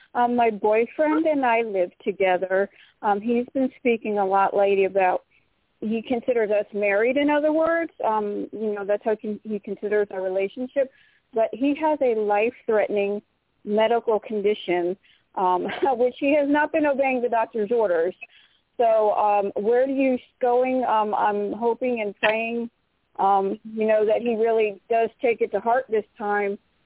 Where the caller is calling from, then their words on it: Florida, United States; I'm calling from Florida.